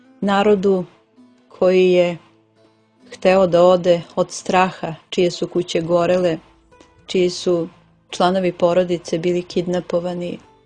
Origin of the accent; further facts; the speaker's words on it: Orahovac, Prizren District, Kosovo; pita odakle ste, mi kažemo iz Orahovca